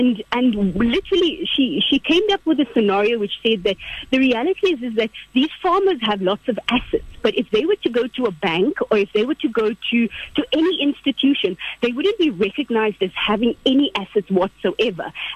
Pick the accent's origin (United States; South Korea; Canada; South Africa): South Africa; But I think as a South African society, we tend to separate the two.